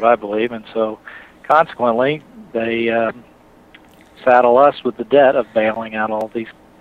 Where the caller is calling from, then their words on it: Tulsa, Oklahoma, United States; I'm calling from Tulsa.